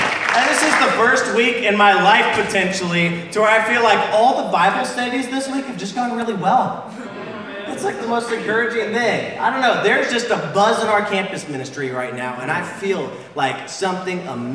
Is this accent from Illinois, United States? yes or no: no; San Diego, California, United States; now in Manhattan, United States; No, we are from San Diego, but we're part of Manhattan now. We've been here 8 months.